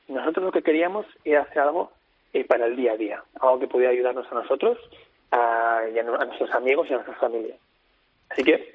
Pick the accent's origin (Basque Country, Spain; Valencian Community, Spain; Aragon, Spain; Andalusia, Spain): Basque Country, Spain; Bilbao; De Bilbao.